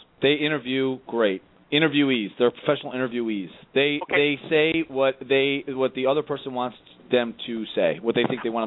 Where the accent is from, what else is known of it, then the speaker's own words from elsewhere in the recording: New York, United States; Well, I'm from New York, so yes, he definitely is from New Jersey.